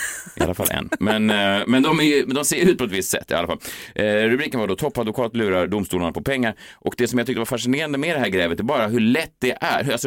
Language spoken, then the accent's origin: Swedish; Gävle, Gävleborg County, Sweden; Jag kommer från Gävle, inte det i Norrland, det är inte där ni knullar björnar och så vidare.